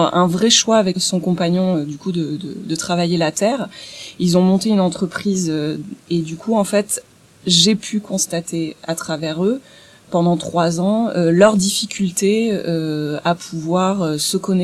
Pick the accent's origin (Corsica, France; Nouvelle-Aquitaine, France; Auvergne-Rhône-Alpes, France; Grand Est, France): Nouvelle-Aquitaine, France; Bordeaux; now in Marseille, France; parce que moi, je suis originaire de Bordeaux. Je vis désormais à Marseille